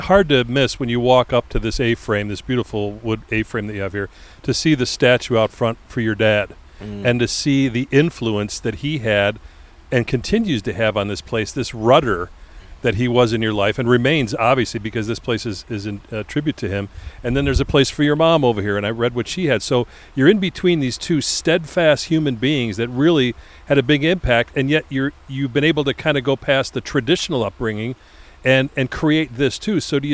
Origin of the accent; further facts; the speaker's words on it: Chicago, Illinois, United States; When I was a kid growing up in Chicago, when we were waiting on the corner for Santo and Beckert and Banks and Hundley to pull up